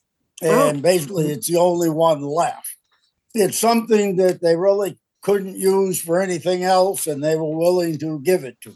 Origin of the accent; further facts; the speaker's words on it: Bucks Mills, Maine, United States; Well, I grew up out here in Bucks Mills